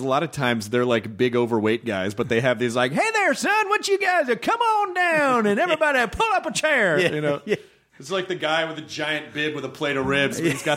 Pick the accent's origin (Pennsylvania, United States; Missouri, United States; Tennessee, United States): Tennessee, United States; Memphis; Tennessee, Memphis.